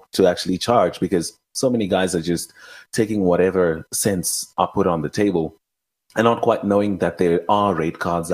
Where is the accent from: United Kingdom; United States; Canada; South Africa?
South Africa; Vanderbijlpark, Gauteng; first language Afrikaans; English is a second language; I did my primary and my high school. I did in Afrikaans. So Afrikaans was my first language.